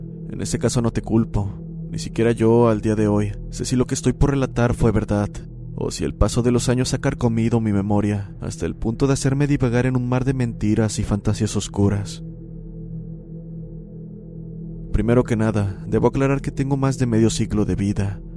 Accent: Mexico; Nací en una vieja comunidad rural, un rancho, como le llamamos en mi país, México.

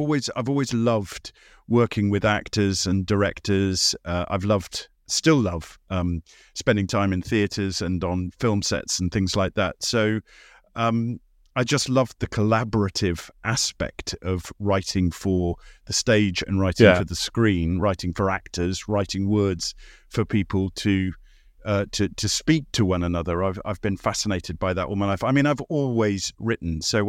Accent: London, United Kingdom; born there; I was actually born in London and raised for the first 4 years of my life in London. And my parents moved out of London with my young brother and I when we were small.

